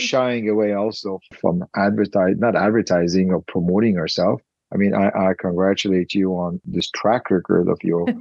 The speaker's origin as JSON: {"language": "English", "country": "Canada", "said": "But I, as a Canadian who doesn't have a Schengen residency, well, I couldn't travel."}